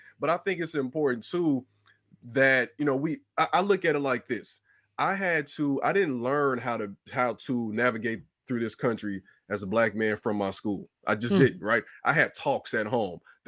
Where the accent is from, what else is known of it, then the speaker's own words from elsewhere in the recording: Chicago, Illinois, United States; Actually, I'm a very big Cubs fan. I'm from the South Side, but I love the Cubs. I grew up during the Sammy Sosa era.